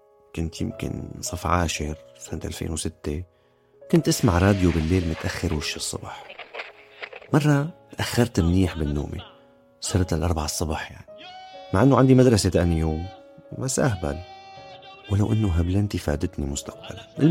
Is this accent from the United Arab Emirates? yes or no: no; Syria; بلدي سوريا